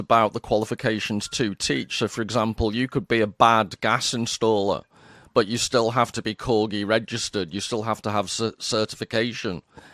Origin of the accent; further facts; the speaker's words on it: Liverpool, North West England, United Kingdom; And I came from Liverpool, where someone mentioned in the comments the local newspapers call the Echo